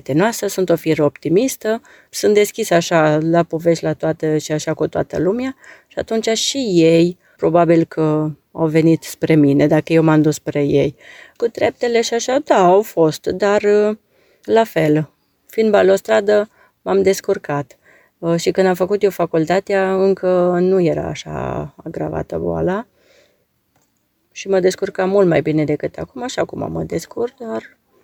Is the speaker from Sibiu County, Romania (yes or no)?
yes; Mediaș, Sibiu County, Romania; now in Sibiu, Romania; Eu deloc sunt de la Mediaș, părinții mei, adică cu mama am stat, acolo am stat la Mediaș, dar venind la Sibiu, am luat chirie la Sibiu pentru servici.